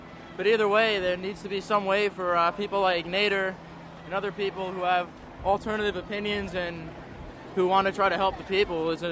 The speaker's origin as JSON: {"language": "English", "region": "New York", "country": "United States", "said": "No, I'm from New York."}